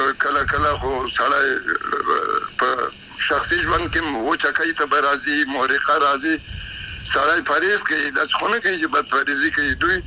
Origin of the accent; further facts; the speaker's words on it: Afghanistan; زه افغان یم، نارینه خو ته هم د موږ افغان لورې صحیح ده